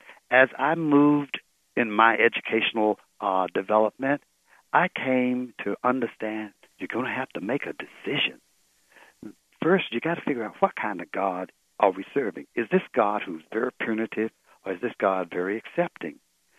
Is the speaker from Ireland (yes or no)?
no; Bible Belt, United States; I grew up in the Black Pentecostal Church in the Bible Belt